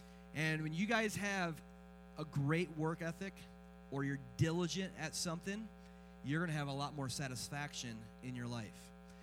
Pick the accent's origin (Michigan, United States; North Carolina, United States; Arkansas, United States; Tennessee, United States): Michigan, United States; I grew up in Michigan. I have a little Mennonite background.